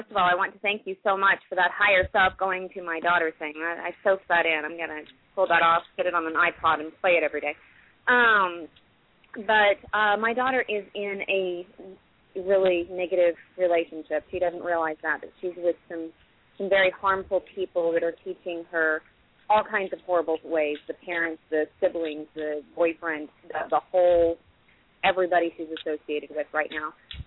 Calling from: Dallas, Texas, United States; I'm calling from Dallas.

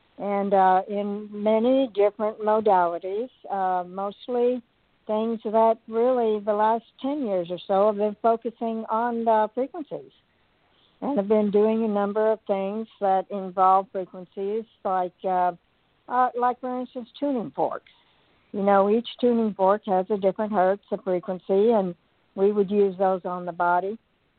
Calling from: Oklahoma, United States; I'm calling you from Oklahoma, and yes, I certainly have enjoyed your show tonight.

